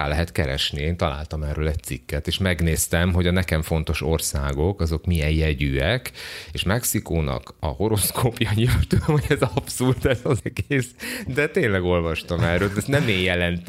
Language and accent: Hungarian; Hungary; felfedezték a mexikai street food árusok, hogy én magyar vagyok